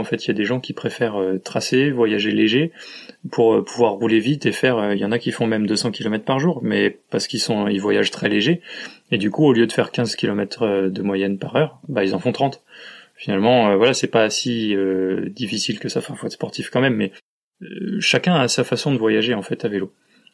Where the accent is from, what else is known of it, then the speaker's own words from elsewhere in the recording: Poitiers, Nouvelle-Aquitaine, France; born there; also born or lived in Paris / Nantes; parce que moi, je suis plutôt citadin à l'origine. Je suis né à Poitiers, j'ai vécu à Paris, j'ai vécu à Nantes, qui sont des grandes villes.